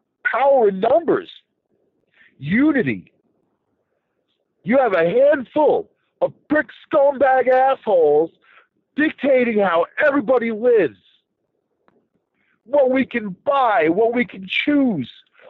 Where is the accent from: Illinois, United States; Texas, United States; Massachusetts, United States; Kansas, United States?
Texas, United States; El Paso; born there; And by the way, I was born in El Paso, Texas, man. In 1966, in the desert